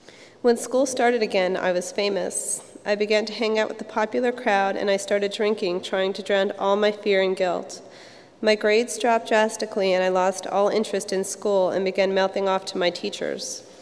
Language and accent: English; New York, United States; I was born and raised in New York as the youngest of three children in a middle-class family with kind, hardworking parents.